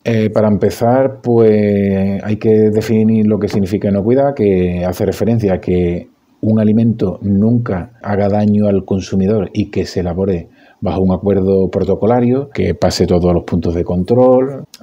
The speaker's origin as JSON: {"language": "Spanish", "country": "Spain", "said": "ya sabes que yo soy español"}